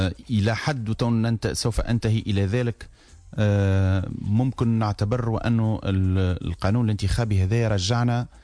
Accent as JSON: {"language": "Arabic", "town": "Sousse", "region": "Sousse Governorate", "country": "Tunisia", "said": "تشوف أنت مثلا عندنا في سوسة 42، معناها بلدية سوسة فيها 42"}